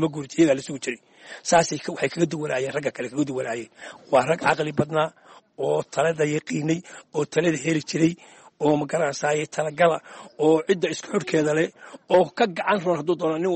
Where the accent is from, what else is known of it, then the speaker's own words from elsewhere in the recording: Buuhoodle, Togdheer, Somalia; waxaan ku dhashay magaalada buuhoodna weli khaasan wulwul baan ku dhashay halkaasaan kusoo barbaaray